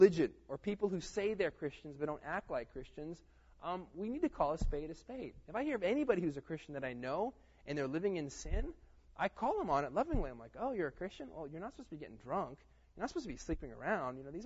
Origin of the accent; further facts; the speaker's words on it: Florida, United States; I'm a Dolphins fan because I'm from Florida